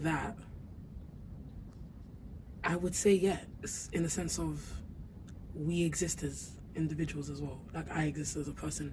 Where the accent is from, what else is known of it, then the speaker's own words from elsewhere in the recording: Nigeria; The way I describe my identity is, I would obviously say that I'm a Nigerian girl.